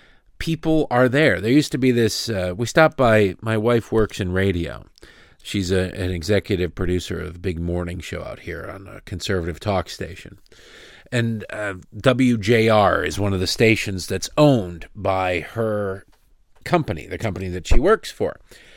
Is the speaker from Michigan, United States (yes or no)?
yes; Detroit, Michigan, United States; It's in my hometown of Detroit.